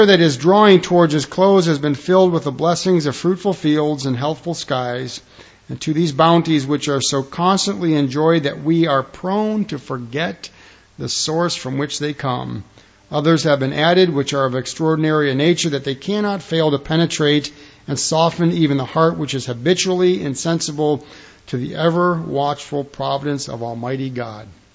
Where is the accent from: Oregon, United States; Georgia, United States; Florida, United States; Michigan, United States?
Michigan, United States; Detroit; If you're like me growing up in Detroit, specifically losing football.